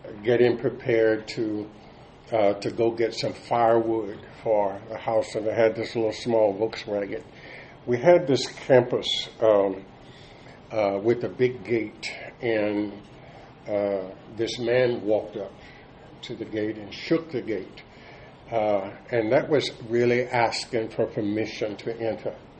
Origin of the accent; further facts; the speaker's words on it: Nacogdoches, Texas, United States; moved away as an adult; also born or lived in Ethiopia; now in California, United States; I was born and raised in East Texas, a town called Nacogdoches, Texas.